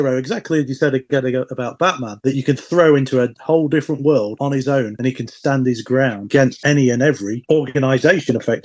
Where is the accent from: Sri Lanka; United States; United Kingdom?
United Kingdom; England; to me as an Englishman, it's very James Bond espionage.